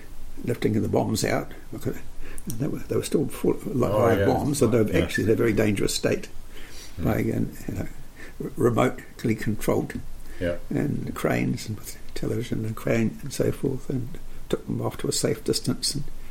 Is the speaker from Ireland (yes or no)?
no; Wellington, New Zealand; born there; I was born in Wellington in December 1938